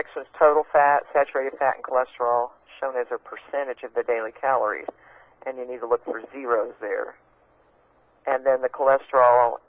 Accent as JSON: {"language": "English", "region": "Texas", "country": "United States", "accent": "Southern drawl", "said": "Well, I'm from the South, from Texas, so every now and then, my"}